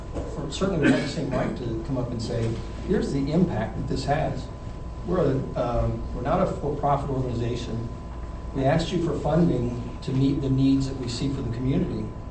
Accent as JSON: {"language": "English", "town": "Lake Monticello", "region": "Virginia", "country": "United States", "tie": "born or raised there", "said": "so I grew up in Lake Monticello."}